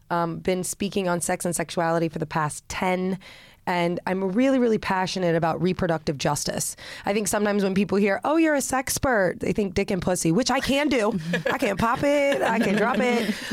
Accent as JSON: {"language": "English", "region": "Indiana", "country": "United States", "tie": "born or raised there", "said": "I grew up in Indiana."}